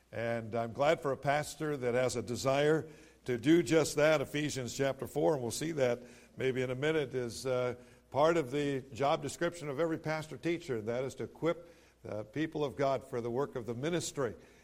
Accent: California, United States; I was born and raised in California.

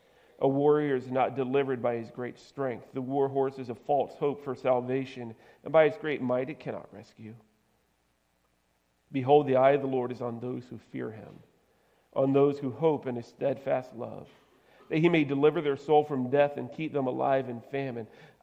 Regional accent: Georgia, United States; I grew up in South Georgia, right? And wrestling in South Georgia was just a little bit different.

